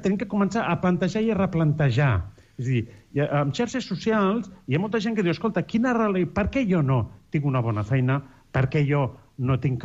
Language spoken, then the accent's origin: Catalan; Barcelona, Catalonia, Spain; I això és la gent que som de Barcelona